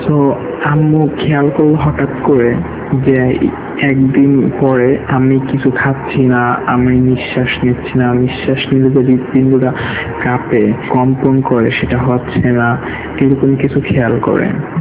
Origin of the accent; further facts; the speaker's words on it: Faridpur, Dhaka Division, Bangladesh; born there; আমার জন্ম হয় ফরিদপুরের কোন এক গ্রামে, আমার নানু বাড়িতে।